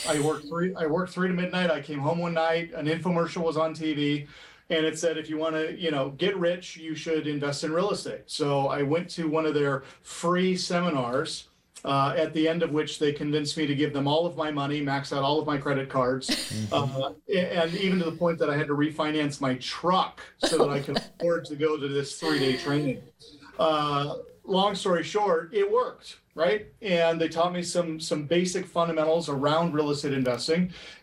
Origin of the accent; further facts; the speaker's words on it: Pacific Northwest, United States; also born or lived in Florida / Salt Lake City, Utah; I grew up in the Pacific Northwest, but I had moved to Florida.